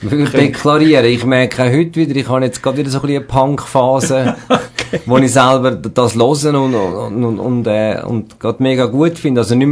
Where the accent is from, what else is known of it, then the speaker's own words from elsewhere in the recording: Zurich, Switzerland; accent: Zurich German; first language Zurich German; German is a second language; aber es ist einfach nicht meine Muttersprache und ich habe einfach gemerkt, ich will in meiner Muttersprache können singen in Zukunft. Habe aber auch gemerkt, bei guten Liedern, das hat also so seine Probleme. Weil ich irgendwie gemerkt habe, es kommt plötzlich irgendwie noch näher, wenn man Zürichdeutsch sing